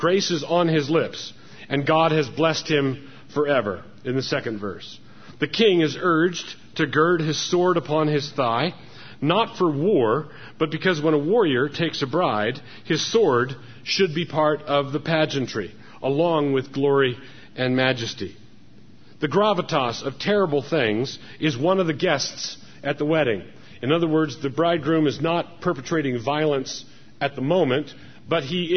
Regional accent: Annapolis, Maryland, United States; I grew up in Annapolis, Maryland

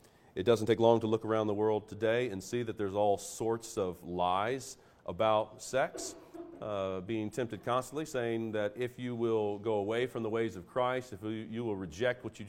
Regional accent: Florida, United States; And here I am, as one born and raised in Florida, now all the way across the country, gathered with saints.

